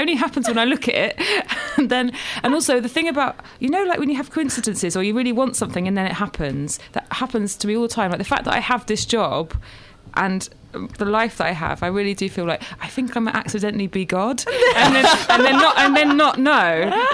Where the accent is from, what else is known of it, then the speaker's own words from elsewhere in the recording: East of England, United Kingdom; I grew up in Essex, which is like the epicentre for this.